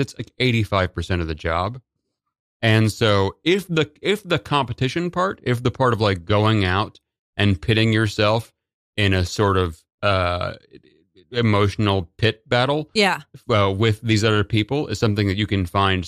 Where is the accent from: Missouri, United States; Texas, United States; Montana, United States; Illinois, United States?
Missouri, United States; also born or lived in Washington, D.C.; now in New York, United States; Like, before I came from Missouri, as you said, but I lived in D.C. for 4 years before I moved to New York.